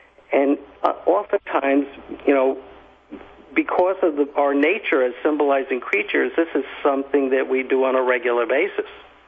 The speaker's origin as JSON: {"language": "English", "country": "United States", "said": "And I'm an American."}